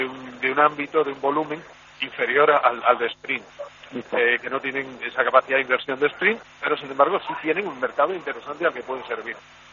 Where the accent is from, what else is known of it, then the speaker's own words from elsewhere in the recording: Spain; Yo soy español.